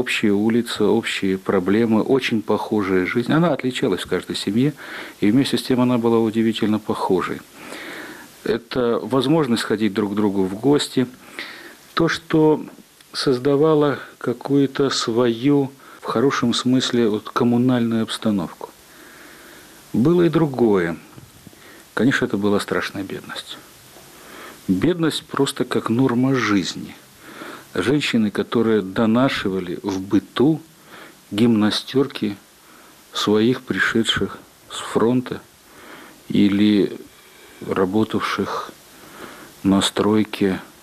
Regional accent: Ural, Russia; Я родился на Урале в маленьком рабочем поселке, который возник еще в 30-е годы 18 века

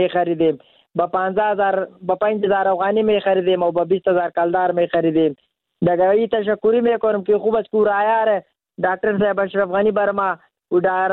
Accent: Afghanistan; چیست که تولید وطن خودم از افغانه خودم هم ظالم است

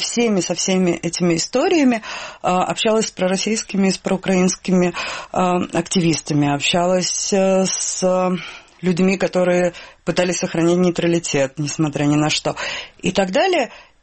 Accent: Saint Petersburg, Russia; Я из Санкт-Петербурга, да.

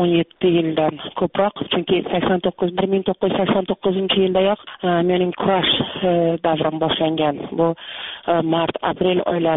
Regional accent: Tashkent, Uzbekistan; born there; Toshkent shahridan mana shu Beruniy xiyobonida u yerlarni biz men tug'ilgan paytda dala deyishardi.

